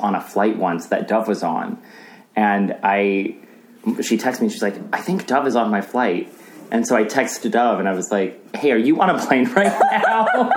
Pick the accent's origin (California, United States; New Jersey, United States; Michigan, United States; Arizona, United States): Arizona, United States; I grew up in Arizona, but we were like solidly middle class.